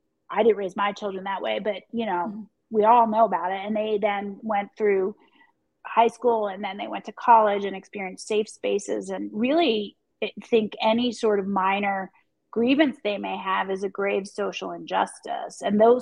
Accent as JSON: {"language": "English", "region": "Pennsylvania", "country": "United States", "tie": "born or raised there", "said": "You know, I grew up in Pennsylvania in a more conservative Catholic community. I'm not Catholic, I'm Jewish, but that's where I grew up."}